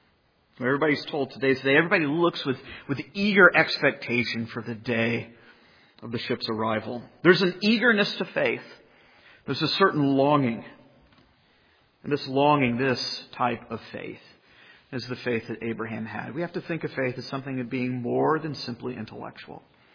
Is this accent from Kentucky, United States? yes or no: no; Jacksonville, Florida, United States; born or raised there